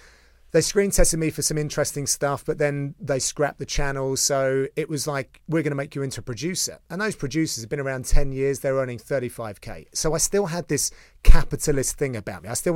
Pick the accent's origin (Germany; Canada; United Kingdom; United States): United Kingdom; East of England; So I grew up in a place near Watford.